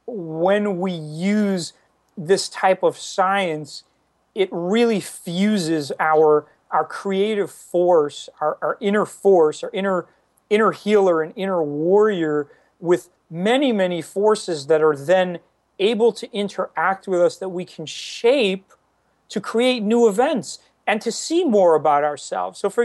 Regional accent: New York, United States; I'm from New York originally.

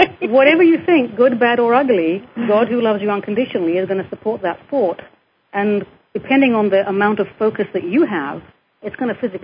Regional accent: England, United Kingdom; we grew up in England

